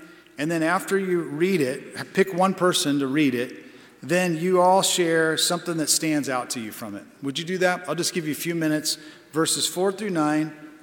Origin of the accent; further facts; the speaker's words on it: California, United States; because I came from California, I really got my eyes open to the idea of these things called seasons